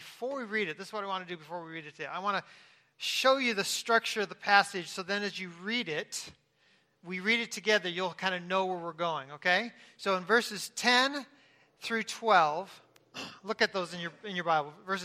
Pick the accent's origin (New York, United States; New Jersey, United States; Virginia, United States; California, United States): California, United States; You know, I'm from California, so when you come up the PCH, the one, you keep coming, and you keep coming, and where do you end up?